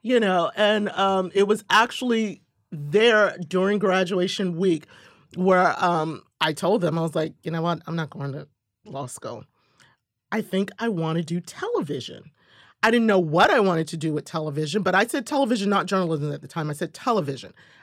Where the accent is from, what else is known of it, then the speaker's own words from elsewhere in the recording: Washington, District of Columbia, United States; And then I grew up in Washington, D.C.